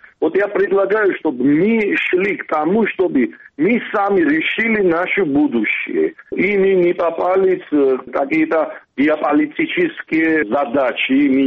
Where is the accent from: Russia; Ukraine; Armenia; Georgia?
Georgia; Меньше есть вероятность, что мы грузины потеряем